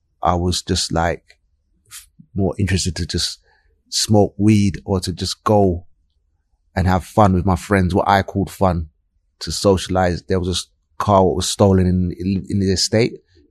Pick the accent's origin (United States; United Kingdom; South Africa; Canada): United Kingdom; London; Well, I grew up in South London, Clapham.